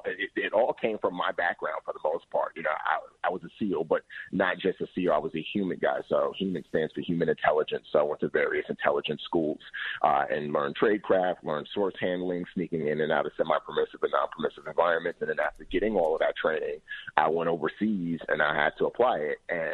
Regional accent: Bronx, New York, United States; I grew up in the Bronx, so I was a product of my environment

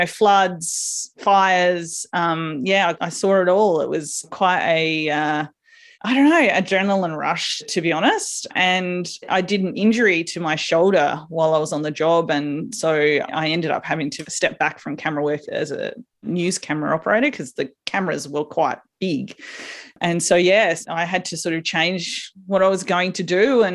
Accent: South Australia, Australia; small town, so much so that you didn't even have to slow down to 60 to go through our town. So I grew up little country town in South Australia.

